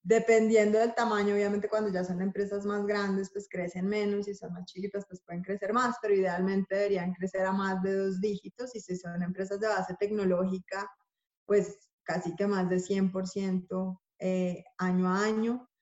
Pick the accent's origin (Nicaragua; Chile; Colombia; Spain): Colombia; born there; nací acá en Colombia, estudié en el Liceo Francés acá en Colombia, pero bueno, y estudié economía en los Andes.